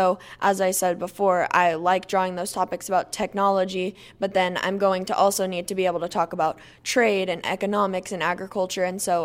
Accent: Wesley Chapel, Florida, United States; now in Oklahoma, United States; So I am actually from Wesley Chapel, Florida, which is a suburb of Tampa, and I've lived in Oklahoma for about 5 years now.

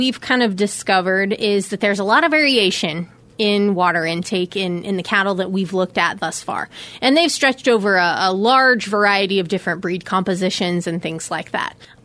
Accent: Kansas, United States; But I grew up in Kansas, and it's something I've always sort of been thinking about in the back of my mind.

